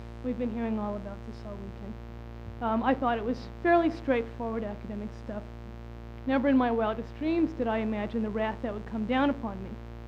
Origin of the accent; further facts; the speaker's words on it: Cambridge, Massachusetts, United States; which was proposed in my hometown of Cambridge, much to my dismay.